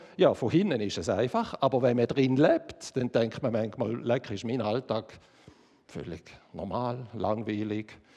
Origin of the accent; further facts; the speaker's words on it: Switzerland; In den Augen Gottes sind wir Schweizer auf der gleichen Flughöhe wie Russland